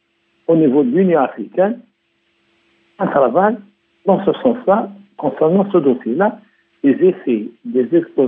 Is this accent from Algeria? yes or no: yes; Algeria; Parce que chez nous, en Algérie, en 1962